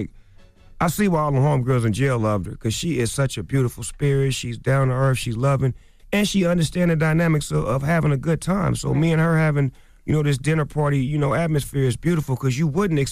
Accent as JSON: {"language": "English", "region": "West Coast", "country": "United States", "said": "I'm from the West Coast."}